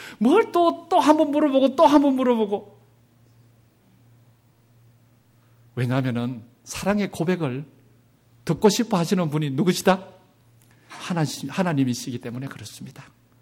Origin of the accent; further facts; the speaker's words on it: Gyeongsang, South Korea; 이거는 제가 경상도 사람인 줄 몰라서 물은 게 아니에요.